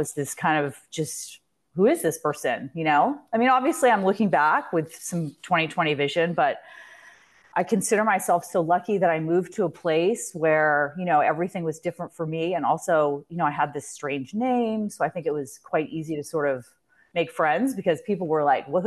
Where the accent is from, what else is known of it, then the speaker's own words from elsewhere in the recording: Honolulu, Hawaii, United States; I am originally from Honolulu, Hawaii.